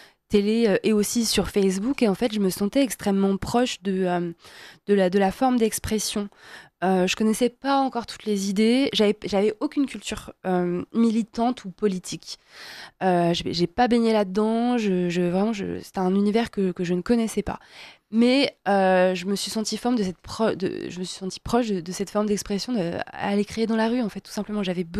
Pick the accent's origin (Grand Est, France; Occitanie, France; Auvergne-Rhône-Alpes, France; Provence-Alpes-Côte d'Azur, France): Auvergne-Rhône-Alpes, France; now in Paris, France; moi, je viens d'Auvergne, j'habitais dans un village.